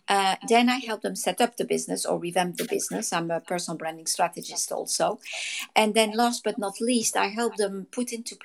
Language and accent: English; France; also born or lived in Netherlands; my roots are Dutch. … is Dutch. My parents were Dutch, but I grew up in France and I've lived there most of my life, but I've never felt home there.